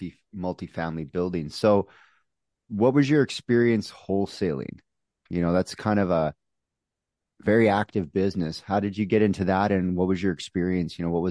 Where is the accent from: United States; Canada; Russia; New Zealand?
Canada; Winnipeg, Manitoba; but I'm from Winnipeg and we're not allowed to like Regina or Saskatchewan.